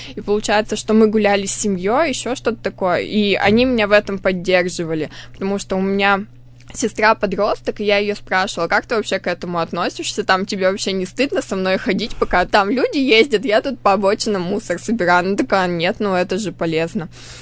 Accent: Perm Krai, Russia; Я уехала к себе в родной поселок. Я сама из Пермского края. Это поселок относительно небольшой

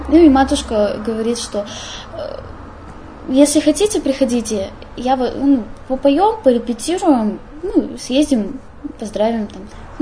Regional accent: Yekaterinburg, Sverdlovsk Oblast, Russia; Я такая, я с Екатеринбурга.

